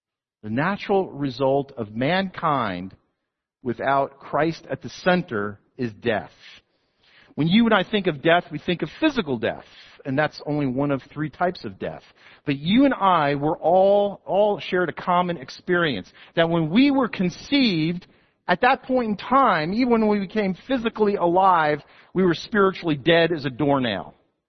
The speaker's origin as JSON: {"language": "English", "region": "New Jersey", "country": "United States", "said": "I'm from New Jersey. You think New Jersey is all like concrete and asphalt. No, it's not."}